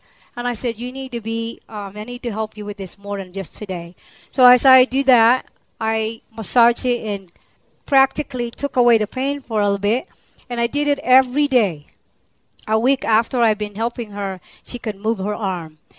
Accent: Luzon, Philippines; I am from Luzon.

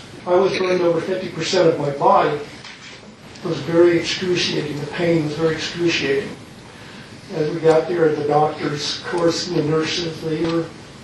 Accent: Ohio, United States; I was born and raised in Ohio. My dad worked at a coke plant.

